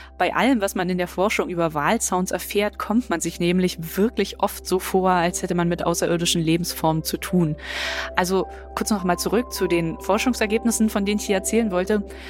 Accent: Berlin, Germany

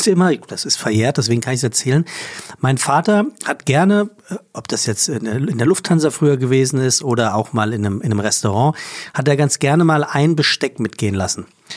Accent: Frankfurt, Hesse, Germany; Für mich als Frankfurter natürlich Offenbach so eine Sache.

